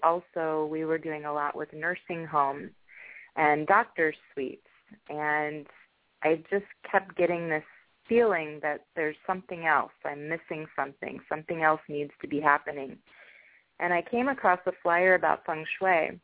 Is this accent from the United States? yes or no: yes; Midwest, United States; Now, I'm originally from the Midwest.